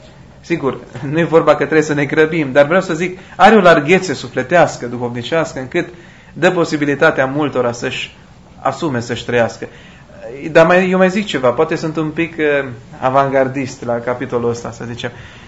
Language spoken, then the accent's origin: Romanian; Romania; Sigur că și eu sunt mândru că sunt român, dar nu înainte de a fi ortodox.